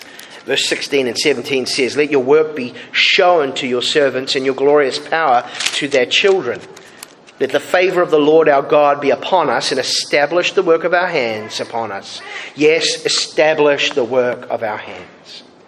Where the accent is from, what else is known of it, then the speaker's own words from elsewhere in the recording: New Zealand; As a Kiwi, there's not many Kiwi pastors in the Reformed Baptist world.